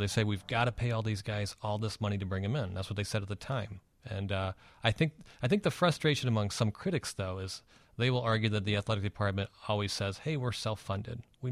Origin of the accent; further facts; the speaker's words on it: Ohio, United States; I'm from Ohio. I love Ohio State.